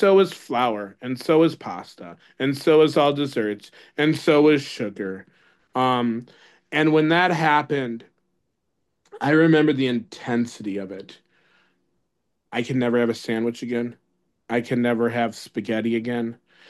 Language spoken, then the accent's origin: English; Chicago, Illinois, United States; now in Wisconsin, United States; I am from Chicago. I'm born and raised. I'm Wisconsin now.